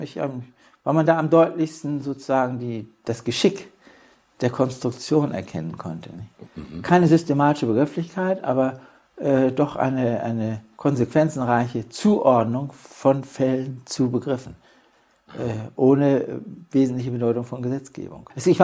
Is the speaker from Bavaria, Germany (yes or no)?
no; Lüneburg, Lower Saxony, Germany; Ich wusste auch nicht genau, ob Lüneburg, also meine Heimatstadt, nun in der sowjetischen Zone oder in der englischen Zone ist.